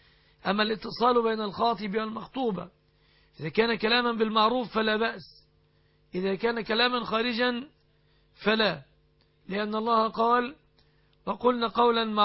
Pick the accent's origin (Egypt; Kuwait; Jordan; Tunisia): Egypt; بلادنا مصر